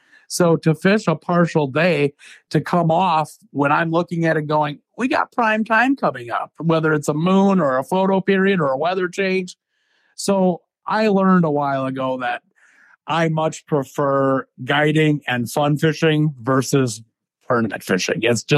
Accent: Wisconsin, United States; growing up in Wisconsin, as you know, I mean, the three line deal, not everybody has that opportunity.

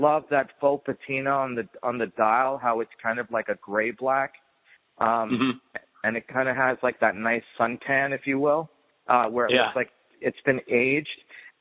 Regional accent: Lexington, Massachusetts, United States; Dave's a Boston boy like me. Grew up in Bedford. I grew up in Lexington.

